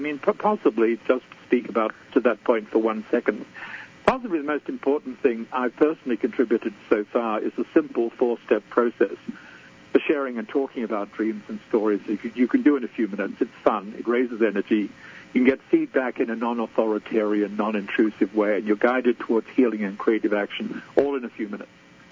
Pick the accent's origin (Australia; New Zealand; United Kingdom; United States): Australia; moved away; So in North America, where I live, though of course I'm originally Australian and very European in some ways too